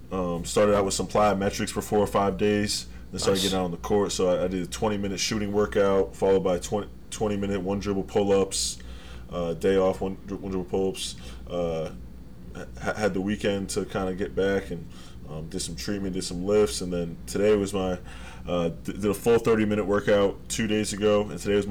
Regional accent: Rhode Island, United States; Obviously, I'm from Rhode Island, but I had to go back.

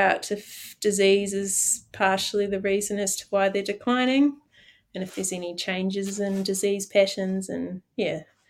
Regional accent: Dunedin, Otago, New Zealand; I grew up in the Otago Peninsula in Dunedin, sharing my backyard with sea lions and albatross.

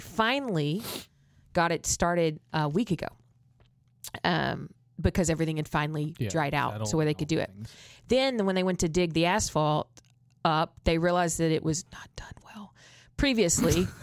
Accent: Massachusetts, United States; accent: Boston; Do you want me to talk in my Boston accent?

